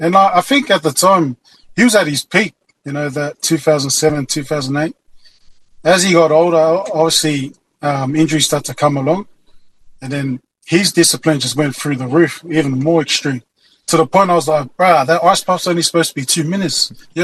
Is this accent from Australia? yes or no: yes; Mascot, New South Wales, Australia; Growing up in Mascot, obviously, there was a big Tongan community over there, so I was probably the only Samoan Turkan there in Mascot.